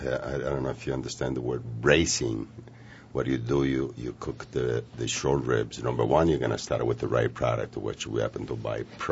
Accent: Sicily, Italy; I'm from Sicily.

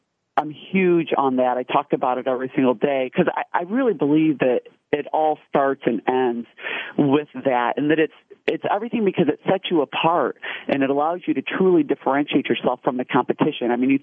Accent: United States; both as an American and then as a 6-foot-tall female American, certainly you run into a lot of those barriers.

